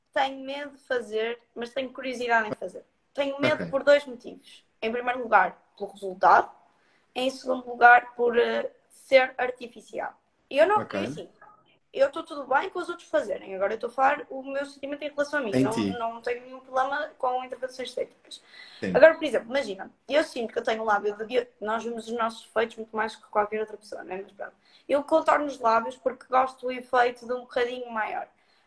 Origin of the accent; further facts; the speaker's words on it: Porto, Norte, Portugal; mas sou do Porto, há mais jeito ir ali.